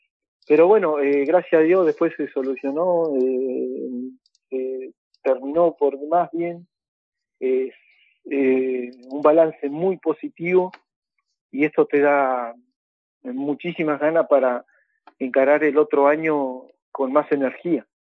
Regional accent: Ingeniero Jacobacci, Río Negro, Argentina; Pero somos de Jacobacci, no desconocemos la realidad.

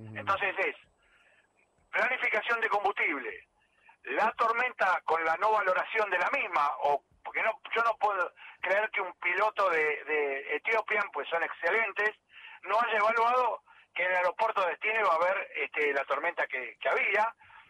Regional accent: Argentina; como somos argentinos

